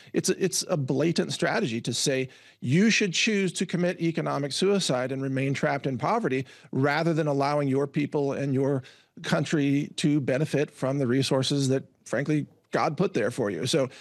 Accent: United States; As an American, it makes no sense to commit economic suicide.

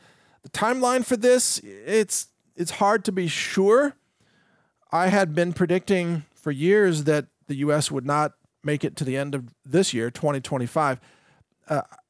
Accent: United States; I will always remember that, you know, I'm American at heart. I've got the American spirit.

